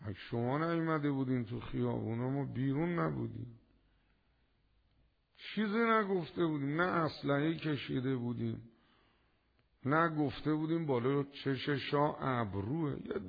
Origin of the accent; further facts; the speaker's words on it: Iran; خب یه کسی فهمید ما ایرانی هستیم